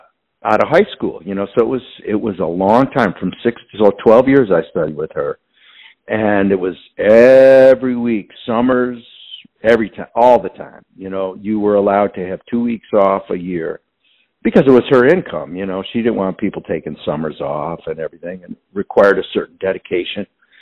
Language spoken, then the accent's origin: English; Niagara Falls, New York, United States; born there; Well, I was born in Niagara Falls, New York. My dad was a pipe fitter, steam fitter, union worker. My mom was a stay-at-home mom.